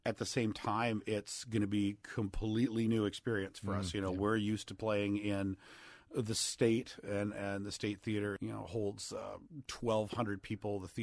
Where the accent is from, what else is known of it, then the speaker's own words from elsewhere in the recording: Fargo, North Dakota, United States; a group actually out of my hometown, Fargo, North Dakota, called